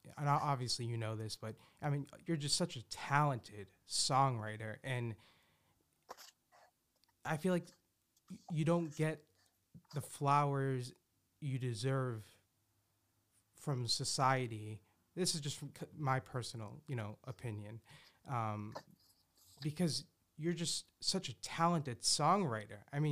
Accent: Boston, Massachusetts, United States; I'm from Boston.

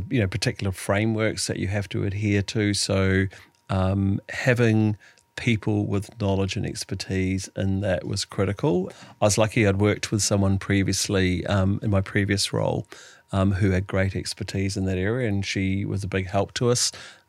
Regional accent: New Zealand; moved away; I think you're probably a little bit of a curiosity as a Kiwi, you know, crashing around America

